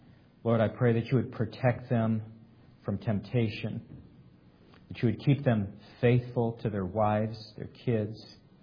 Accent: Great Lakes, United States; I've spent my whole life in the Great Lakes region

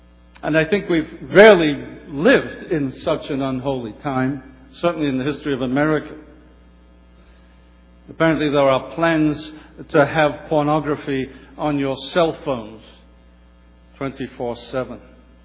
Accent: Liverpool, North West England, United Kingdom; I remember as I grew up in Liverpool, England

